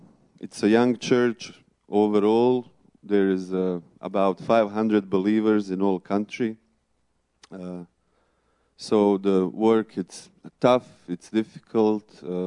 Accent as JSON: {"language": "English", "country": "Bosnia & Herzegovina", "said": "I come from Bosnia and Herzegovina. It's a small country in the middle of Europe."}